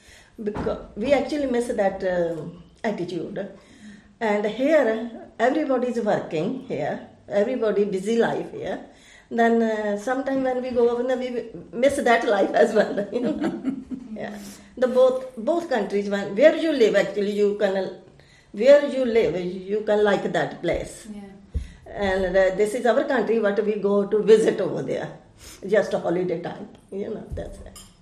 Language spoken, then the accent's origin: English; India; English is a second language; moved away as an adult; now in United Kingdom; I come here from India in 1976 as a visitor because my sister lives here. After that, I'm married here and settled down in this country